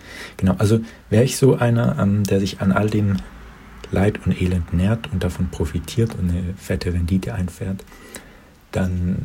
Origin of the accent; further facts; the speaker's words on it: Germany; ich will es nicht sein, aber ich bin es eben doch qua meiner Geburt als Deutscher.